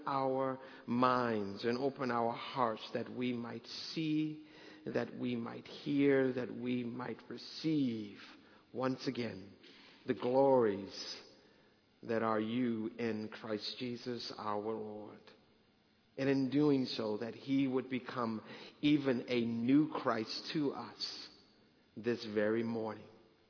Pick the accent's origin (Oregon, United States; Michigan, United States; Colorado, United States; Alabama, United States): Michigan, United States; now in Atlanta, United States; I moved to the South in 1990. I'm from Michigan. It was an adjustment, but I've been down here almost as long as I was up there. And so now this is home.